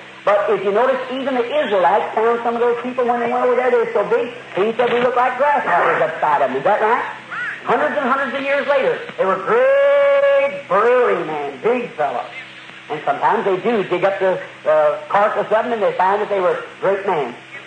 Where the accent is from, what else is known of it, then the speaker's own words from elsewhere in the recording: United States; I'm an American. You know I am.